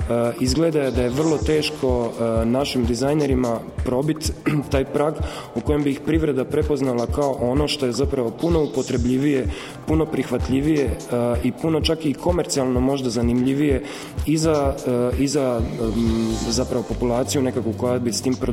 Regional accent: Croatia; ja sam dizajner iz Hrvatske

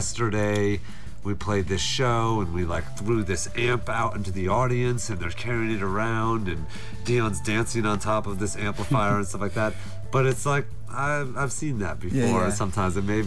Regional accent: Virginia, United States; Living, growing up in Virginia, you know, we lived in, or at least I lived in a town

